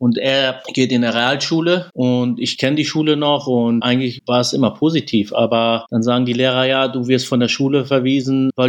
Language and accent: German; Bünde, North Rhine-Westphalia, Germany; Ich komme ja aus Bünde-Westfalen und da haben meine Eltern sich kennengelernt.